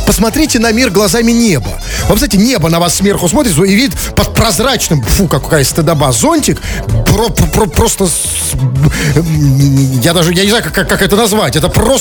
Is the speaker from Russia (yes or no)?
yes; Russia; Нет, как обычный россиянин.